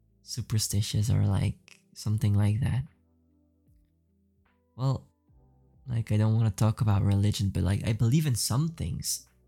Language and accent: English; Belgium; And we realized like we're both from Belgium.